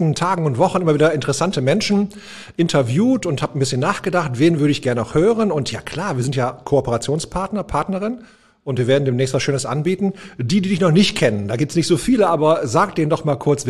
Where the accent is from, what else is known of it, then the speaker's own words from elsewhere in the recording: North Rhine-Westphalia, Germany; ich bin der Junge aus dem Pott. Also ich glaube, das ist ziemlich prägsam. Ich bin hier im Ruhrgebiet groß geworden, geboren auf Stahl und Kohle